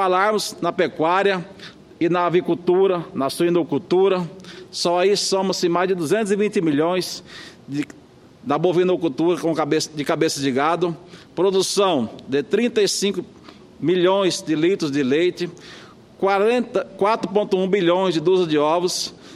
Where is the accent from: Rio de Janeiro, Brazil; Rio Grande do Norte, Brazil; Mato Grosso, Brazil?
Mato Grosso, Brazil; Eu, como matogrossense